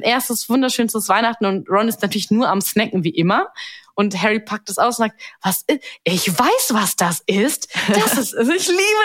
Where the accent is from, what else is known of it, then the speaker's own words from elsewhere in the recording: Bavaria, Germany; Wahrscheinlich gab es das nur bei uns in Bayern.